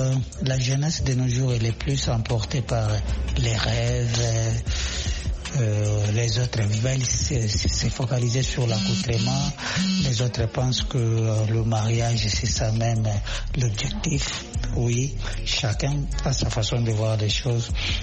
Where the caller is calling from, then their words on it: Lubumbashi, Haut-Katanga, DR Congo; depuis le Bombashi, République démocratique du Congo, mon pays natal.